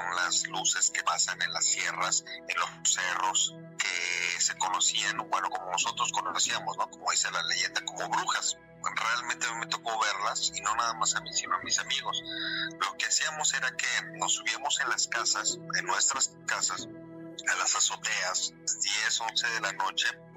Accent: Ecatepec, State of Mexico, Mexico; yo pasé mi niñez, más bien mi adolescencia, en Ecatepec, y saludos a la gente del Estado de México, en una colonia que se llama Parque Residencial Coacalco, en la tercera sección.

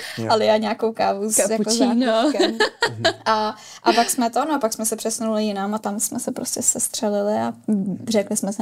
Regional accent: Prague, Czechia; Já jsem pražská.

